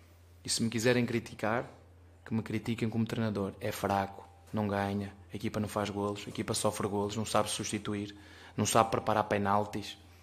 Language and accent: Portuguese; Penafiel, Porto, Portugal; Lá na minha terra, em Penafiel, vocês gostam de Penafiel?